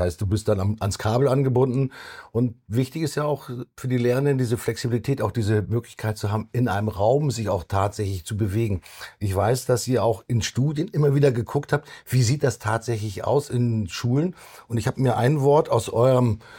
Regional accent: Hamburg, Germany; ich komme aus Hamburg

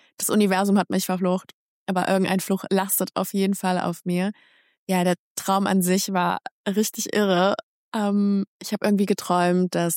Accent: Germany; ich bin in Deutschland aufgewachsen

